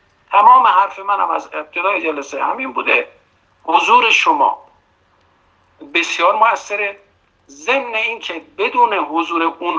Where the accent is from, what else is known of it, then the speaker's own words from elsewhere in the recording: Iran; ما ایرانی هستیم، زبان هم دیگر هم میفهمیم